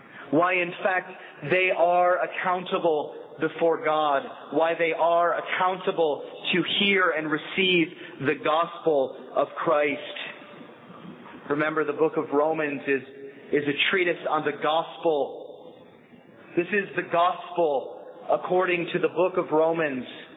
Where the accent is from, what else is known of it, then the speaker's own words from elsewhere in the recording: Pennsylvania, United States; Now I grew up in Northwest Pennsylvania, and not far from my home there is a small Amish community.